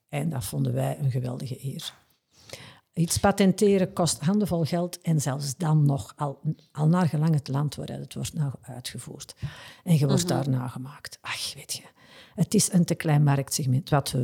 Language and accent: Dutch; Flanders, Belgium; Wij zijn Vlamingen, we zijn wat te bescheiden